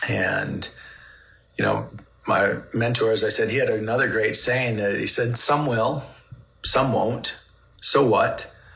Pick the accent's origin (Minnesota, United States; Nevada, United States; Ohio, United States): Minnesota, United States; I remember I was in high school, I was 17, and I grew up in Minnesota.